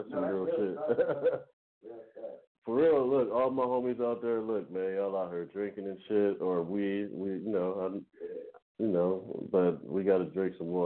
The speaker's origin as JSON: {"language": "English", "town": "Cleveland", "region": "Ohio", "country": "United States", "said": "I mean, I'm biased because I'm from Cleveland."}